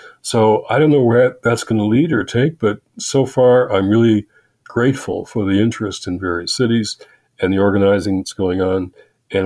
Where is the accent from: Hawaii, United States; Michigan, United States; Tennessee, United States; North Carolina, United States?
Michigan, United States; Detroit; We're going to my hometown of Detroit and then Grand Rapids right there in Michigan, too